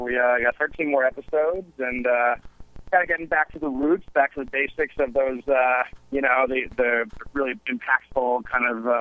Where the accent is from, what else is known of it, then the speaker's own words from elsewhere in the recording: Arizona, United States; And it's my my hometown, Arizona. That's where I'm from, so I'm very excited.